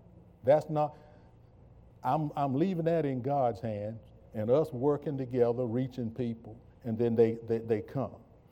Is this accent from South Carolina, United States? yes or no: yes; South Carolina, United States; I'm from South Carolina.